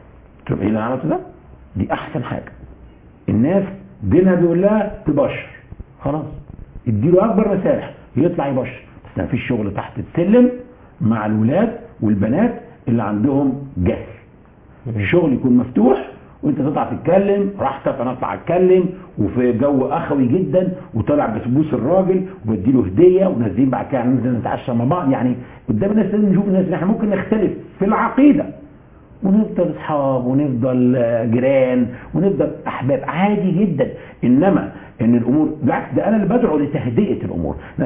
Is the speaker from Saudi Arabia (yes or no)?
no; Egypt; انا مصري، فخور ان انا مصري